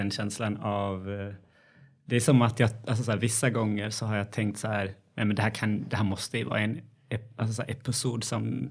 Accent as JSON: {"language": "Swedish", "country": "Ethiopia", "tie": "born or raised there", "moved": "yes", "said": "Jag växte upp i postkriget i Etiopien."}